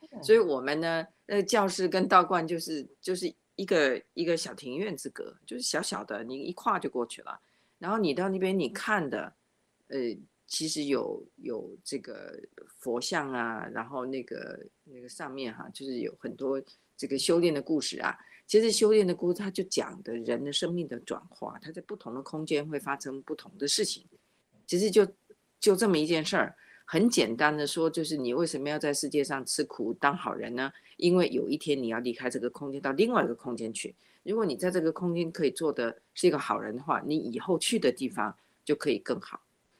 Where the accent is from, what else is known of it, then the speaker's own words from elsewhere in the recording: Taiwan; 你受的教育跟我在台湾受的教育是不一样的